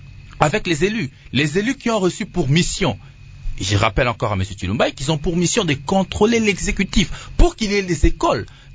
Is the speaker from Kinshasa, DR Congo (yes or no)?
yes; Kinshasa, DR Congo; je suis de Kinshasa